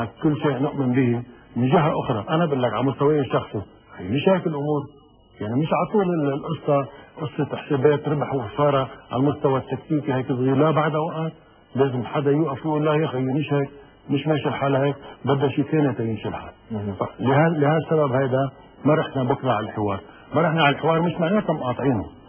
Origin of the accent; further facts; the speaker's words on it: Lebanon; شو احنا لبنانيين قاعدين بعضنا